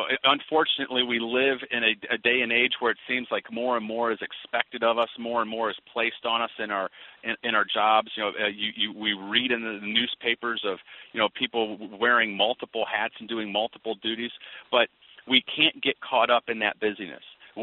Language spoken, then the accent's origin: English; Flint, Michigan, United States; my hometown of Flint, Michigan, where General Motors was closing down factories and those jobs were being sent overseas.